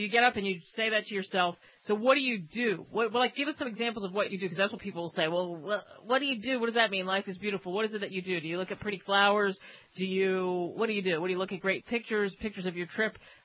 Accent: Northeast, United States; since I grew up in the Northeast, but I've lived all over the place

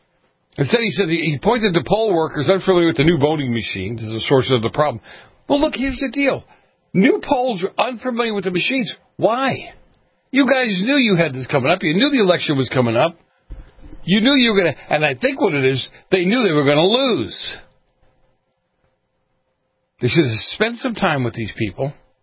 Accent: Massachusetts, United States; moved away as an adult; Back to my home state of Massachusetts. Why do I call it my home state? I haven't been there for 30-plus years.

